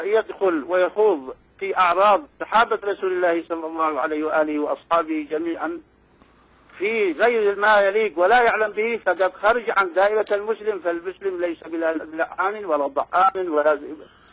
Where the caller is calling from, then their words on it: Sanaa, Yemen; من صنعاء اليمن يا اخي